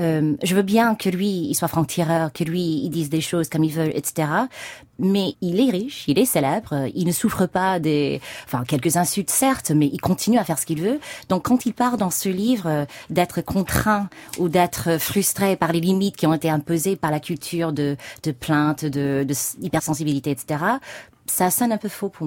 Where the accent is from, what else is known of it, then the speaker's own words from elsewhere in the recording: United States; French is a second language; je pense qu'en tant qu'Américain